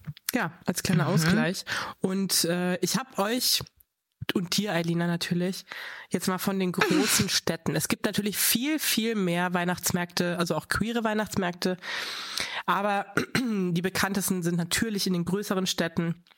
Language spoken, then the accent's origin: German; Bavaria, Germany; ich komme halt aus Bayern, wie du auch. Und eigentlich komme ich aus einer sehr progressiven Familie. Wir haben eigentlich, wir sind auch überhaupt nicht gläubig